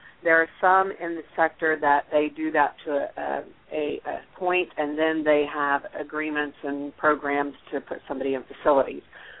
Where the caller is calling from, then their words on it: Cincinnati, Ohio, United States; Actually, I'm in Cincinnati, Ohio, which is where our corporate office is.